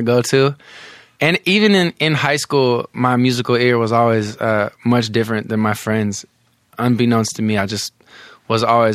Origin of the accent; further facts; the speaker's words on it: California, United States; No, but you know, I'm from the Bay. Like, I love Bay Area rap, and right. I was really into like all the Bay Area hits.